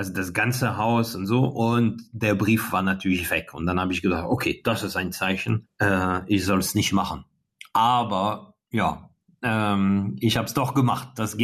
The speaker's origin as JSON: {"language": "German", "country": "France", "moved": "yes", "lives_now": "Germany", "said": "Eigentlich als Franzose darf ich alles außer wählen"}